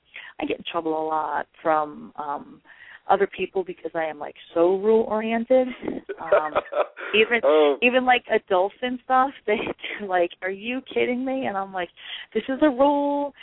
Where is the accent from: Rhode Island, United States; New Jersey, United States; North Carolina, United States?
New Jersey, United States; Jersey City; And I grew up in Jersey City, so my Girl Scout experience was indoors, all indoor stuff